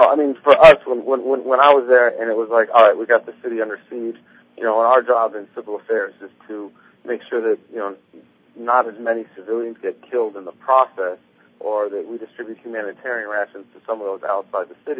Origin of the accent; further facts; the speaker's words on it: Santa Fe, New Mexico, United States; I'm from Santa Fe myself, and every time I go back